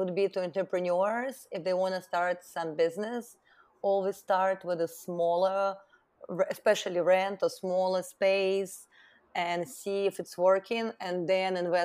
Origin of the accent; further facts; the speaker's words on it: Russia; now in United States; growing up in Russia in a very small town, you always have big dreams